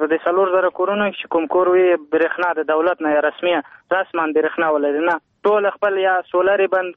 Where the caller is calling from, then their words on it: Kabul, Afghanistan; د کابل ولایت برشناکوت څخه